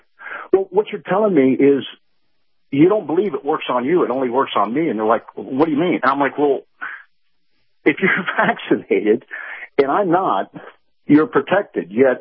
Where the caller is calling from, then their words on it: St. Petersburg, Florida, United States; Hey, Captain. … in St. Pete.